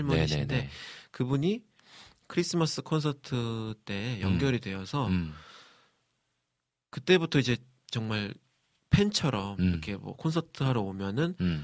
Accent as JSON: {"language": "Korean", "country": "South Korea", "said": "제가 한국 사람이고 또 일본어도 많이 언어라고 나이도 아직 젊은 편이고"}